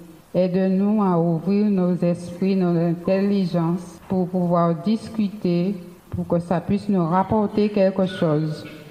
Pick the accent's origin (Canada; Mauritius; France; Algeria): France; Baie-Mahault, Guadeloupe; Je suis de Bémao, j'habite à Petit Canal. Ma paroisse, c'est Christ-Roi.